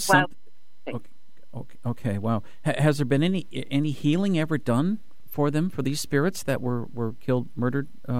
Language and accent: English; Olympia, Washington, United States; And I grew up in Olympia